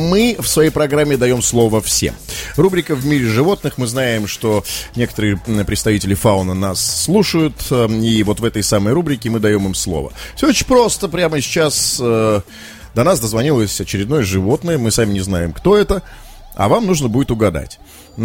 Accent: Saint Petersburg, Russia; я коренной там ленинградец, петербуржец

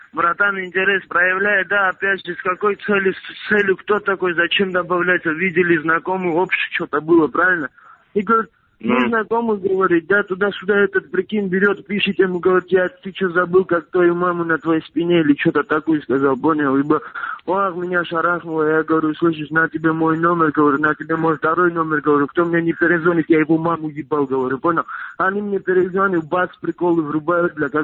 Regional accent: Georgia; я сам грузин.

